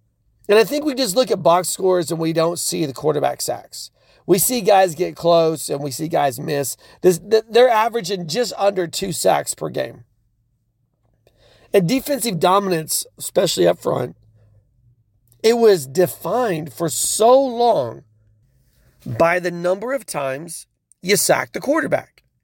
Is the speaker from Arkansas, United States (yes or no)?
no; Oklahoma, United States; I'm from Oklahoma, so I can say barking up the wrong tree because that's what we do here.